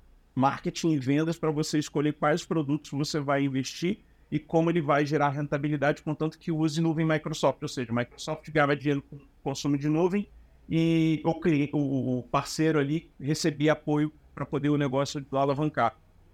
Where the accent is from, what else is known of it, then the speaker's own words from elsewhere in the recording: Rio de Janeiro, Brazil; born there; Bom, eu nasci no Rio de Janeiro, na favela aí do Morro do 18, né?